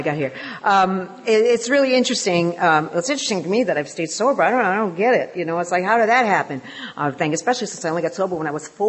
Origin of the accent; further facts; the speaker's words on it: London, United Kingdom; it says on the thing that I am from London, so I mean, I'm sorry about the no Kate Middleton accent